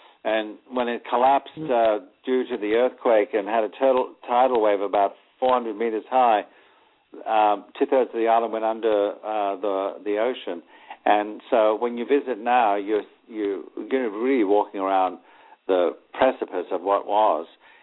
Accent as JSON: {"language": "English", "country": "Australia", "tie": "born or raised there", "said": "as a young boy, when I was raised in Australia"}